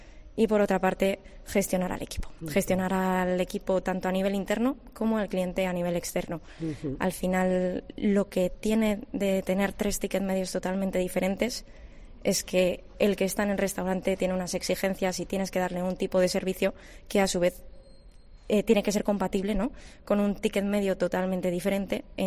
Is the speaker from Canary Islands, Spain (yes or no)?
no; Madrid, Community of Madrid, Spain; now in San Sebastián, Spain; No, vine, o sea, soy de Madrid, uh-huh. Vine aquí hace 4 años